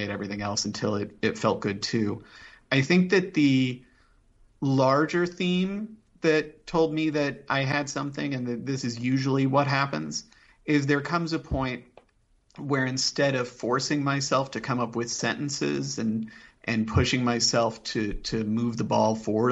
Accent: Indianapolis, Indiana, United States; So I grew up in Indianapolis.

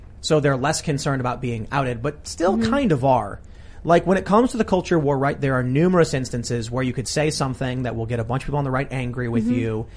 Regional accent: Chicago, Illinois, United States; there's a lot of people, like growing up in mm-hmm. Chicago

